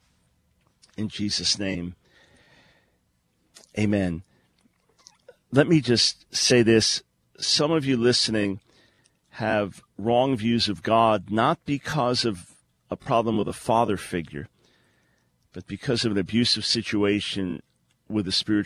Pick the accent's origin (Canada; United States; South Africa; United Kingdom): United States; New York; I was a little ashamed, you know, being a New Yorker and being so cold.